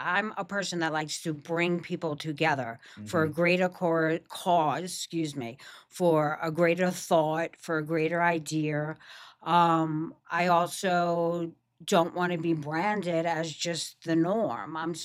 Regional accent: Long Island, New York, United States; And we had a lot of Italians and Jewish people where I grew up in Long Island.

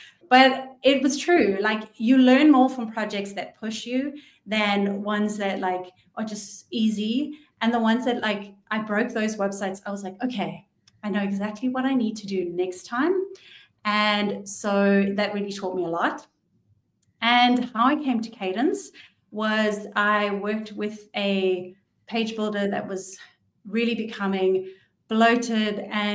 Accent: South Africa; moved away as an adult; also born or lived in Paris, France / London, United Kingdom; So I packed my bags and I moved from South Africa, which is where I'm originally from. And I moved to Paris and I was a nanny there for a year. And then I moved to London and I lived in London for 8 years

